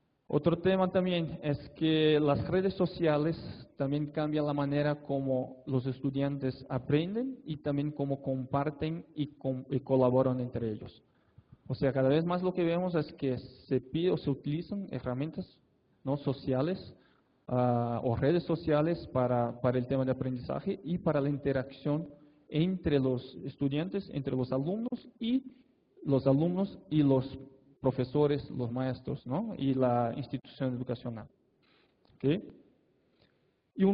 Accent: Brazil; Spanish is a second language; Yo soy de Brasil, entonces ya desde el principio les pido disculpas por el portuñol, ¿ok?

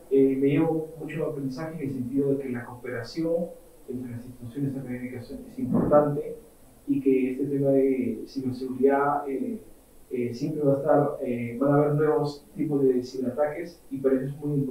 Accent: Peru; yo soy de Perú.

